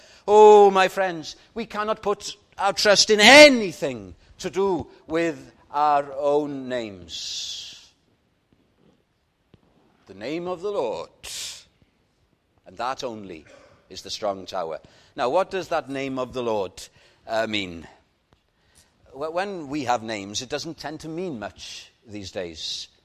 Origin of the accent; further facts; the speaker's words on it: Wales, United Kingdom; when I was growing up in North Wales and going to chapel, there were only a handful of us.